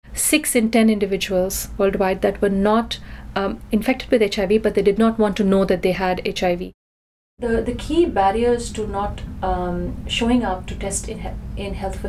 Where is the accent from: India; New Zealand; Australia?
India; I grew up in India